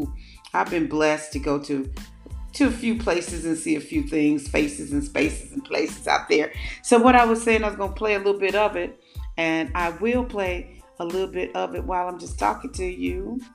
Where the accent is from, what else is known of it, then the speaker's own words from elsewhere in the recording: Gary, Indiana, United States; A few things going on in Gary, Indiana, my hometown. Big shout out to Gary, Indiana. I love you. I love my city.